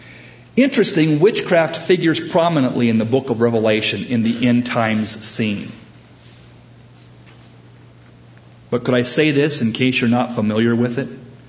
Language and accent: English; California, United States; Growing up in the Bay Area and cruising down to Santa Cruz all the time